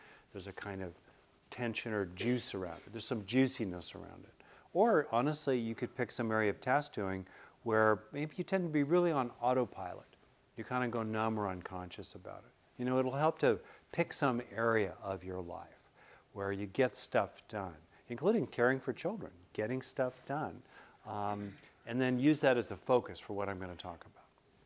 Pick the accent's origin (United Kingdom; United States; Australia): United States; California; You know, and I wondered if he was talking to me as a Californian, you know, right, about being way too casual.